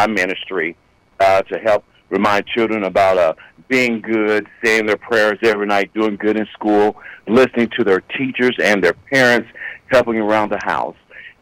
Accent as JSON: {"language": "English", "region": "Arkansas", "country": "United States", "tie": "born or raised there", "said": "And while I was growing up in Arkansas, like I said, my dad came home one Christmas Eve"}